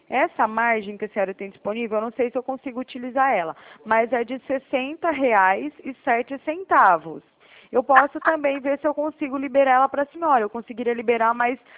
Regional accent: Araraquara, São Paulo, Brazil; Eu sou de Araraquara.

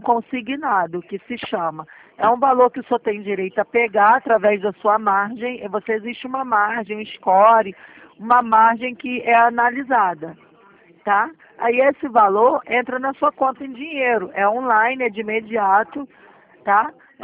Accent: Ourinhos, São Paulo, Brazil; sou da cidade de Ourinhos, São Paulo

